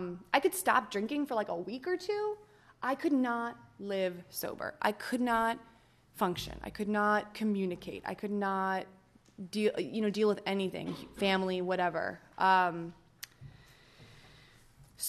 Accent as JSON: {"language": "English", "town": "Los Angeles", "region": "California", "country": "United States", "said": "I'm from Los Angeles, so I was back home, and went to a woman's retreat"}